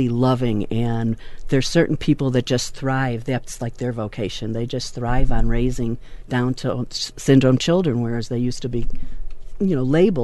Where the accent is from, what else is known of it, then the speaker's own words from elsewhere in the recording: Chicago, Illinois, United States; now in Tucson, United States; I came from Chicago for the usual reasons.